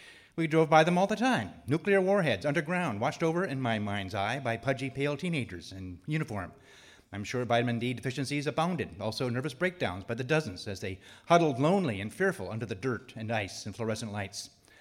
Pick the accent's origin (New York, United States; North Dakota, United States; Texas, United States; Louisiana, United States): North Dakota, United States; I grew up in North Dakota in the heat of the Cold War.